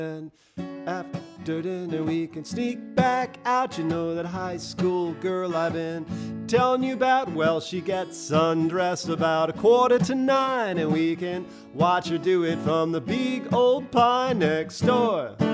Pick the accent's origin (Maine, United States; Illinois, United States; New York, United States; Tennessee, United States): New York, United States; born there; now in Michigan, United States; I chose to make my mortal debut in New York State and eventually settle in Michigan. And because I am an American